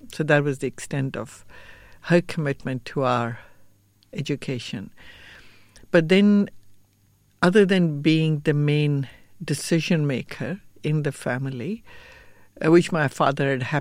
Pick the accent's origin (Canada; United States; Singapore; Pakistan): Pakistan; Growing up in Pakistan, because my father worked with military engineering service, we would be posted every 2 years somewhere.